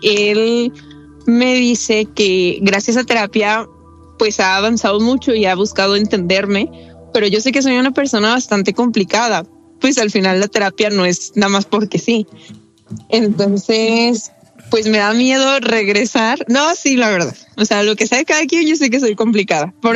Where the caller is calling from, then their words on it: Mexico City, Mexico; De Ciudad de México.